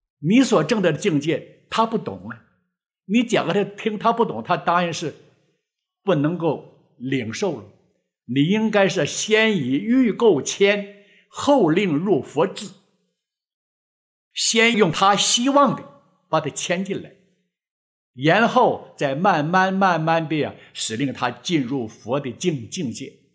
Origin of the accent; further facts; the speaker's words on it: China; 我是大陆来的